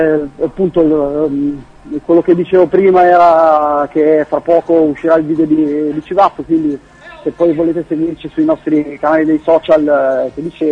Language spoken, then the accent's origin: Italian; Cremona, Lombardy, Italy; born there; moved away as an adult; now in Turin, Italy; Io sono nato a Cremona e mi sono trasferito a Torino 10 anni fa, per cui un torinese acquisito